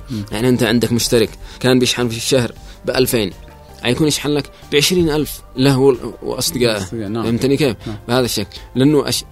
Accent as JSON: {"language": "Arabic", "country": "Yemen", "said": "ممكن واحد يتابع أكثر من مؤسسة عندنا في اليمن"}